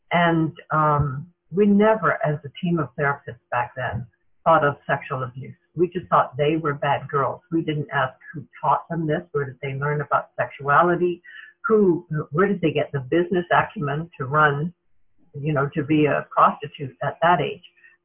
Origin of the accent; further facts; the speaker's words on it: England, United Kingdom; born there; I was born in England immediately after the Second World War